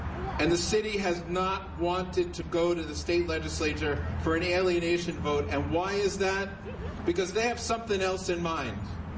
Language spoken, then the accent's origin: English; Bronx, New York, United States; I had never done that in my whole life, even though I grew up in the Bronx, right?